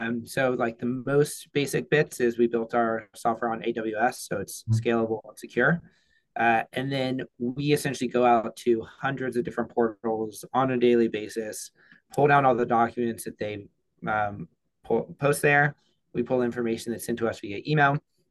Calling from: New York City, New York, United States; Calling in from Flatiron in Manhattan, New York City.

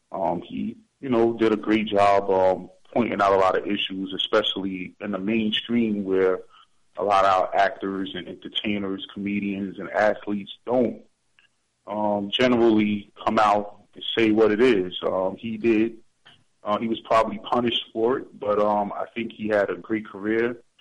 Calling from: New York City, New York, United States; Good evening. … I'm calling from New York City.

